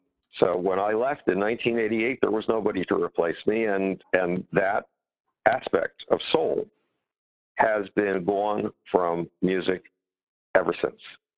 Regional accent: Buffalo, New York, United States; I was a lost child in my hometown of Buffalo, New York.

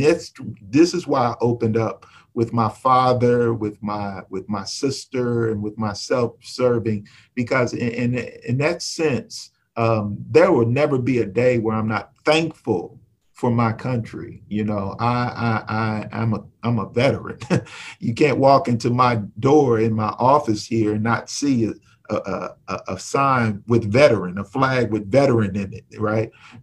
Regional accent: Texas, United States; now in Middletown, United States; growing up in Texas, I've been celebrating Freedom Day and Emancipation Day since I was a child.

